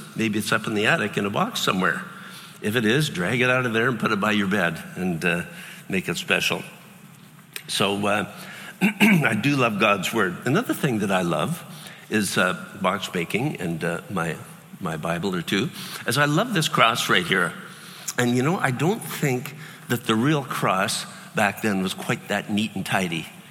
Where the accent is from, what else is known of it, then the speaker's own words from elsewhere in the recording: Edmonton, Alberta, Canada; I grew up in Edmonton, and I'll tell you, man, I can remember cutting the grass, and out comes that flood of mosquitoes.